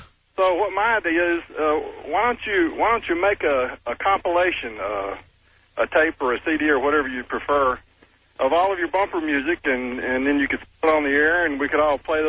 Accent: Texas, United States; William Tecumseh Sherman, who, being a Texan, is not dear to my heart

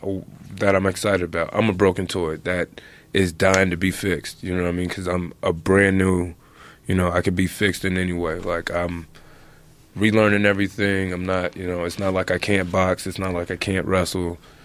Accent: Cincinnati, Ohio, United States; I grew up wrestling. I'm from Cincinnati, grew up wrestling.

